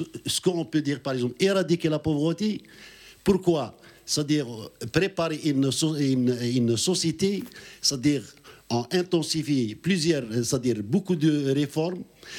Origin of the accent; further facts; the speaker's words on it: Algeria; je suis algérien